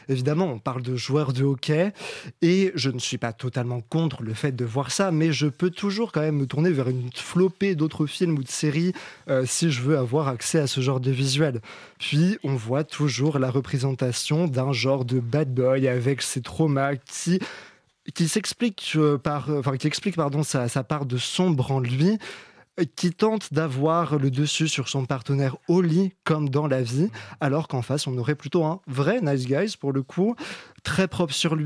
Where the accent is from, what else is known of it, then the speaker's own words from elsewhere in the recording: France; accent: French; je préfère qu'on critique mon accent français